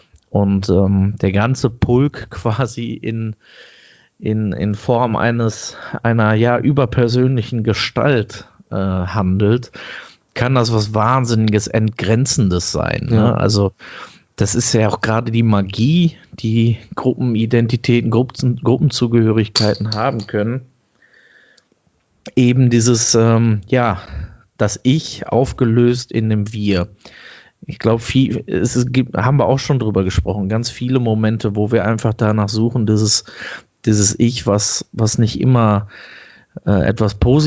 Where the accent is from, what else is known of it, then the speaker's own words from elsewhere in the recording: Dortmund, North Rhine-Westphalia, Germany; Ich komme aus Dortmund